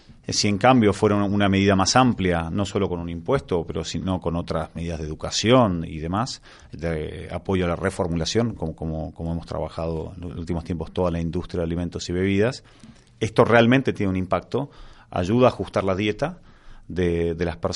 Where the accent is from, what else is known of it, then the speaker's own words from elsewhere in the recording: Argentina; viniendo de donde vengo, ¿no?, con mis raíces en Argentina